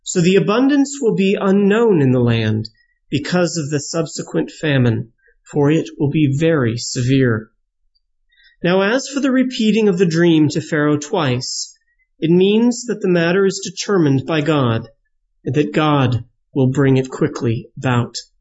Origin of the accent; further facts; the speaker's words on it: San Diego, California, United States; now in Pennsylvania, United States; Now, as I think most of you know, I grew up in San Diego.